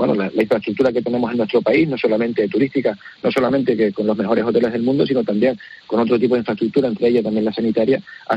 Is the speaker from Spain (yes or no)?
yes; Spain; España ha salido beneficiado, pero eso no solamente porque tengamos, es que somos un país europeo